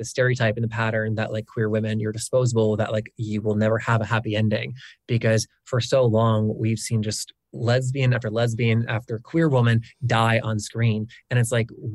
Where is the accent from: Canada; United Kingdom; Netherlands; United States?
United States; the South; I grew up in the South. Okay. It wasn't easy.